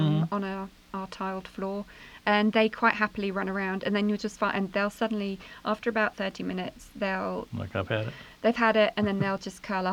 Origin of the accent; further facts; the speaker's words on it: England, United Kingdom; I'm obviously English